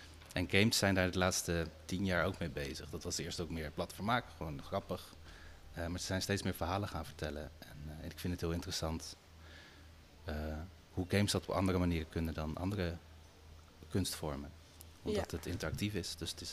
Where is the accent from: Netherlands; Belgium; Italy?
Belgium; Ik ben opgegroeid in België, dat is interessant misschien. Maar ik heb wel van Nederlandse ouders, je hoort het niet, denk ik.